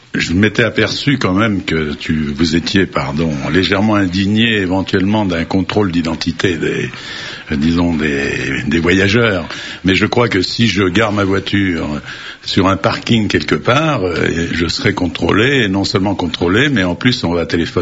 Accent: France; je suis un Français normal. C'est-à-dire, je suis pupille de la nation, j'ai été boy scout, j'ai été parrain, mon père a été turc d'Indochine, je suis tout à fait un ancien militaire également.

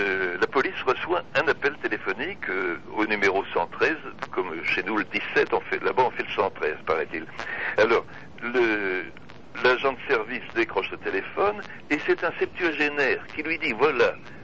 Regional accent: Flanders, Belgium; French is a second language; je ne vous le prononce pas parce que je suis flamand

